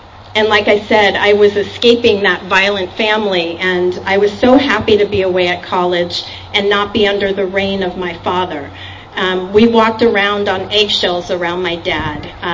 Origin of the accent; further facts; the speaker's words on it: New York, United States; I grew up in New York.